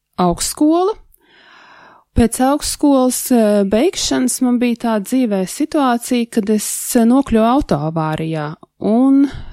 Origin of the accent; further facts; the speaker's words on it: Riga, Latvia; es piedzimu Rīgā, tā kā nekur neesmu izbraukusi no Rīgas, visu laiku šeit Rīgā